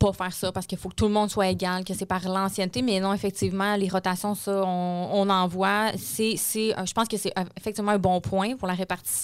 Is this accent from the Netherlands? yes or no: no; Quebec, Canada; mais je suis québécoise, je parle français, je suis contente d'aider aussi.